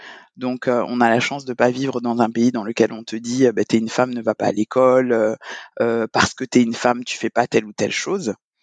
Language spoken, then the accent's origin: French; Gabon; Je suis gabonaise, expert comptable.